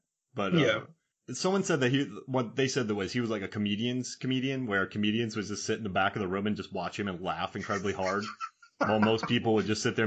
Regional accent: Florida, United States; I grew up in Florida.

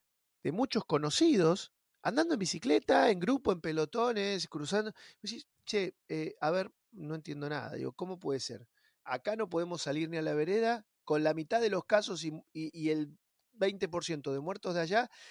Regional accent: Italy; Yo soy ciudadano italiano.

